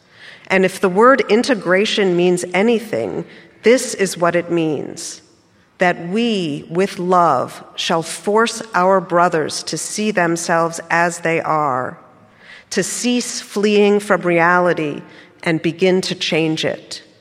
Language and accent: English; New Orleans, Louisiana, United States; I grew up in New Orleans. We moved there when I was 5, and I left for college at 17.